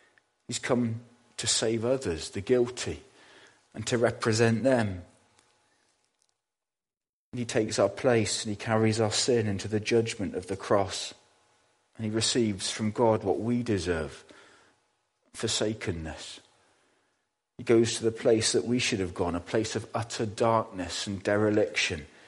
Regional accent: Bradford-on-Avon, South West England, United Kingdom; one of my cousins who I grew up with in Bradford-on-Avon

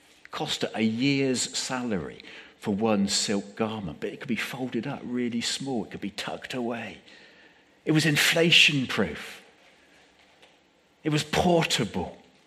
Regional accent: Bradford-on-Avon, South West England, United Kingdom; Growing up in Bradford-on-Avon, we had this wonderful neighbour.

